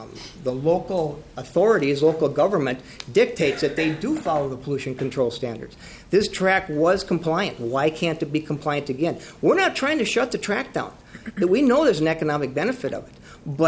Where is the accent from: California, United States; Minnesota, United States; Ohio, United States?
Minnesota, United States; Eden Prairie; I'm from Eden Prairie, but I have property in Spring Valley, which is, in Fillmore County